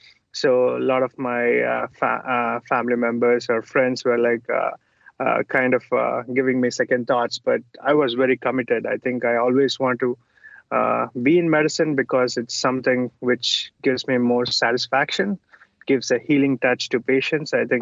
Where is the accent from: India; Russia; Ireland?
India; English is a second language; now in United States; Yeah, so I grew up in India. That's where I spent most of my childhood. And I moved to the United States to pursue a career in medicine.